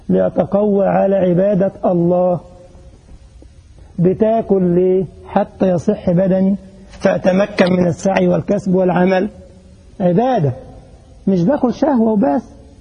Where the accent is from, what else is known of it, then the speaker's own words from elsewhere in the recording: Egypt; كان أخ لسه عندنا في مصر الآن وأنا جاي من الأجازة أهو